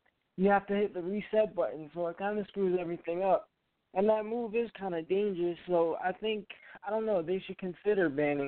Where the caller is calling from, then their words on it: Florida, United States; Hey, guys … from Florida.